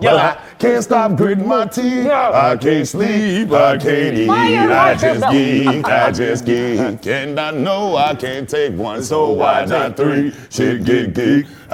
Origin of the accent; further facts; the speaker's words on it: Atlanta, Georgia, United States; So I came from Bankhead for what I seen in Bankhead.